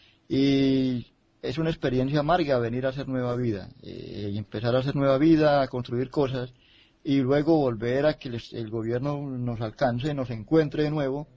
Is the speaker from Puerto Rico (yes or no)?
no; Colombia; por reclamar los justos derechos que tenemos como humanos y como colombianos a través de la Carta Magna.